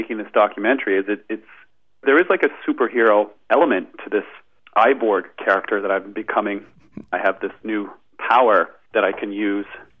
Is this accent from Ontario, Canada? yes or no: yes; Toronto, Ontario, Canada; That would be my hometown, Toronto, which is very near and dear to my heart.